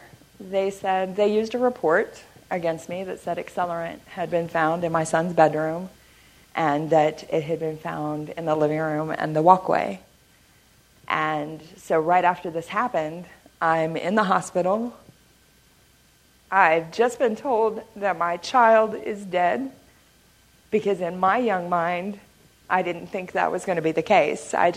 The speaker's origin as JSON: {"language": "English", "region": "Indiana", "country": "United States", "lives_now": "Chicago, United States", "said": "the differences I've made in Chicago, I want to take back to my home state. So I am working on raising the funds so that I can go work at the Wrongful Conviction Clinic in Indianapolis."}